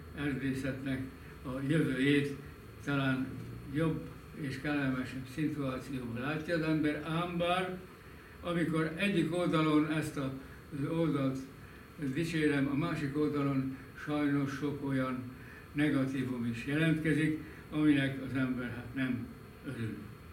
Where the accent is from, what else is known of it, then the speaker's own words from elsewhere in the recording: Vas, Hungary; born there; elérkeztem a 88. életévemhöz. 1929. júliusában születtem a Vas megyei Bejzelt Jánoson. Ez a Vas megyei Bejzelt János, ez Sárvártól mintegy 15 kilométerre